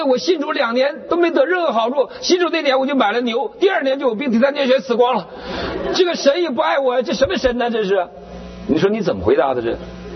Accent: Northeast China, China

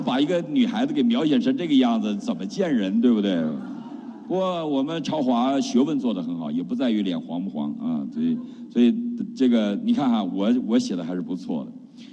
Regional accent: Northeast China, China; 我们东北人拜那个叫保家仙儿

